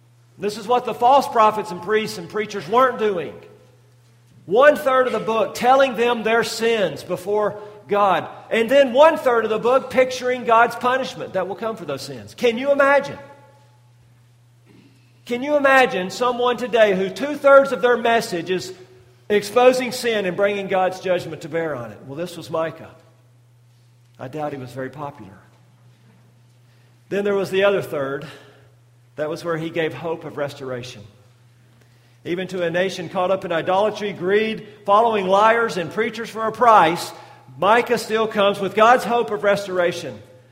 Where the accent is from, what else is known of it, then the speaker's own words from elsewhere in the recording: Tennessee, United States; I'm from Tennessee. I ended up in Chattanooga after college in Cookeville, Tennessee.